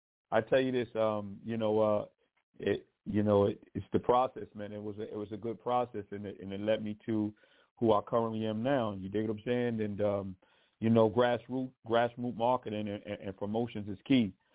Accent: New York City, New York, United States; I am originally from South Bronx, Cypress Ave, Beekman Ave.

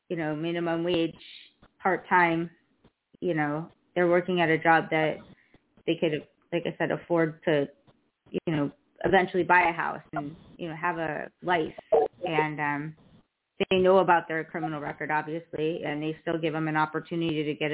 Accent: Boston, Massachusetts, United States; accent: Boston; Yeah, no, I get my Boston one back, but not right now.

